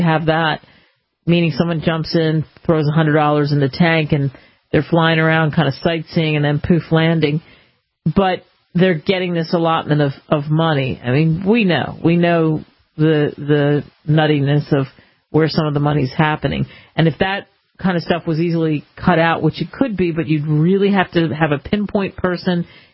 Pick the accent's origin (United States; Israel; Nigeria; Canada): United States; Philadelphia, Pennsylvania; Growing up in Philly and being right there, walking by Independence Hall all the time when I was a kid